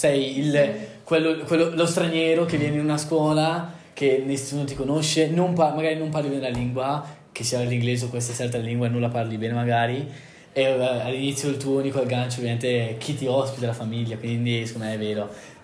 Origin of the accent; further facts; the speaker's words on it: Bergamo, Lombardy, Italy; vengo da Bergamo.